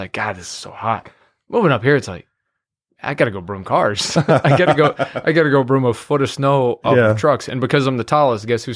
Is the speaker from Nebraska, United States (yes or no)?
no; Texas, United States; You know, I'm from Texas. I'm not used to that.